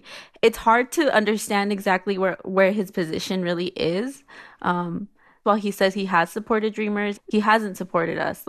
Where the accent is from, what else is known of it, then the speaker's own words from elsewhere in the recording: Utah, United States; I am American. I am and always a Utahn.